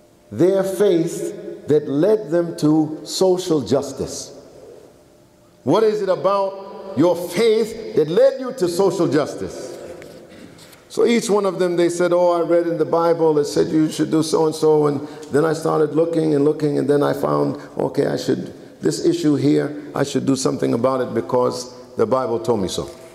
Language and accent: English; Brooklyn, New York, United States; I grew up in Brooklyn, I'm an American.